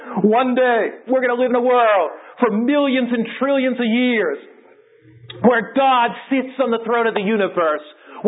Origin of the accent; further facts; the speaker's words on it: Los Angeles, California, United States; And I come from Los Angeles, where in Hollywood they're always having a new face.